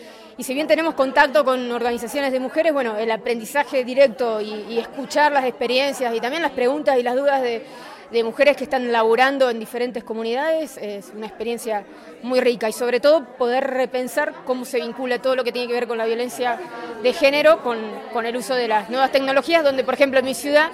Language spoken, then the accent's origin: Spanish; Rosario, Santa Fe, Argentina; Yo vengo de Argentina, de Rosario, de una organización que es Nodotau.